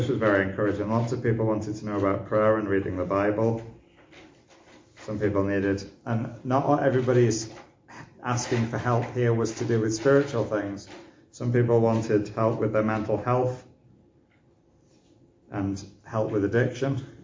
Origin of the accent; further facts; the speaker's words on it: United Kingdom; We're British.